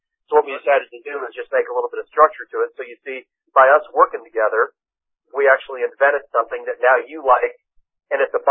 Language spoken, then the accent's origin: English; Ireland; but I'm Irish.